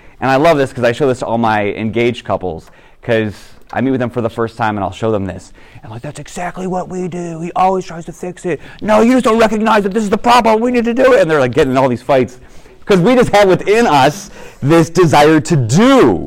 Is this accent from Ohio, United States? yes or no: yes; Garfield Heights, Ohio, United States; So I grew up in Garfield Heights, not too far from here, and I went to Catholic grade school, high school.